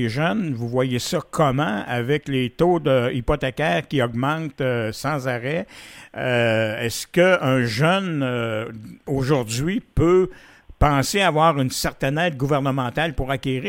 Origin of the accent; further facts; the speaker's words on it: Quebec, Canada; Par contre, chez nous, en Beauce, on est le paradis des petites et moyennes entreprises.